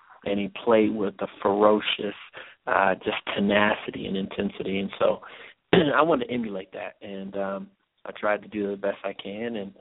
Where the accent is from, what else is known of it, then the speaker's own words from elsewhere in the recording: Claremont, California, United States; also born or lived in Los Angeles; Yeah, so I'm from Southern California, and I was born in Fox Hills Community Hospital. In West LA, and shortly thereafter, my parents and my siblings, we moved to Claremont, California, which is about 30 minutes just east